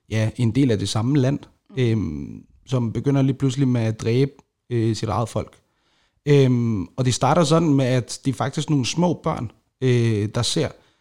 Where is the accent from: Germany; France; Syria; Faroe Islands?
Syria; Aleppo, Aleppo Governorate; now in Denmark; jeg er en ung syrisk kurder, faktisk fra Aleppo. Jeg er født og opvokset i Aleppo. Og den by, den er jo op på 5,5 millioner mennesker.